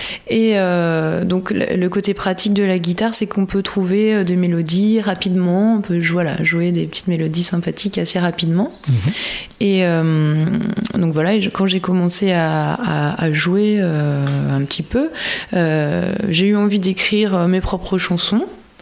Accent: Royan, Nouvelle-Aquitaine, France; also born or lived in Auvergne; moi, je viens de Royan. Ouais. Je viens de Royan. J'ai habité quelques années en Auvergne, mais sinon, j'ai vécu quasiment depuis 30 ans en Charente-Maritime, vers Royan.

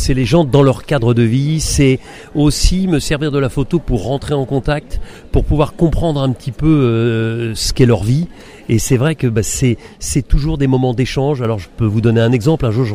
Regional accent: France; Une fois que j'aurais dit que je suis français, la vie est différente

